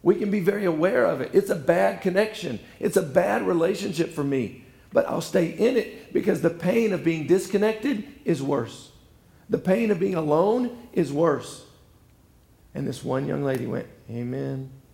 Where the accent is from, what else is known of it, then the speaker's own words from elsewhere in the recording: the South, United States; I'm from the South. In the South, we're real good at that, hey, how you doing?